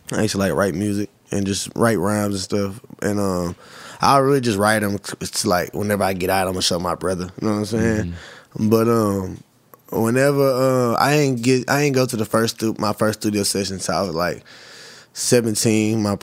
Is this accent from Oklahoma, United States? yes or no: no; Texas City, Texas, United States; I'm from Galveston County, Texas City.